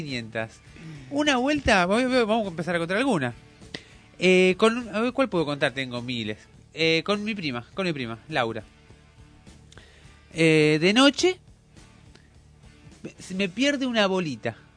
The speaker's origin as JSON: {"language": "Spanish", "country": "Argentina", "said": "Bueno, acá somos argentinos, ¿no?"}